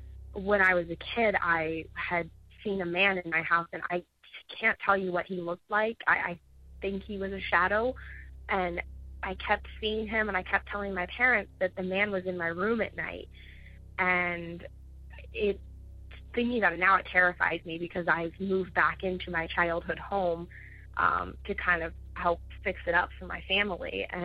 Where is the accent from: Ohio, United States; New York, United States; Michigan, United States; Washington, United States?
Ohio, United States; I'm from Ohio.